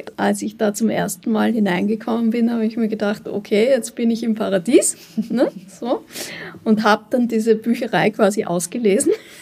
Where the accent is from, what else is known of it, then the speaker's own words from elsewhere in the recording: Vorarlberg, Austria; Ich komme aus Vorarlberg, es gibt die Bregenzer Festspiele.